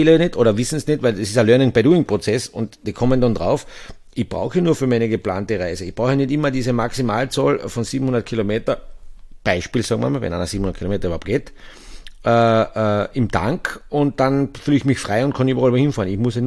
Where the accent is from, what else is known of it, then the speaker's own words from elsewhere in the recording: Austria; Aber bei uns in Österreich